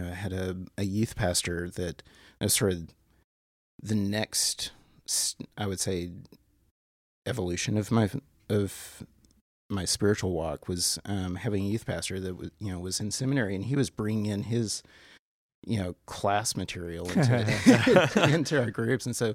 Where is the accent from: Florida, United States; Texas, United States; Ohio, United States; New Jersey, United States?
Texas, United States; So I grew up just outside of Dallas, Texas, and grew up in a Christian home. We were a very Baptist house.